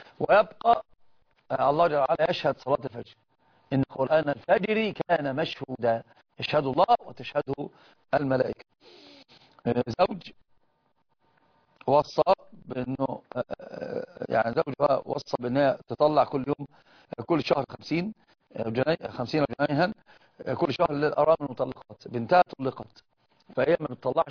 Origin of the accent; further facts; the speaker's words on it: Alexandria, Alexandria Governorate, Egypt; اسكندريه.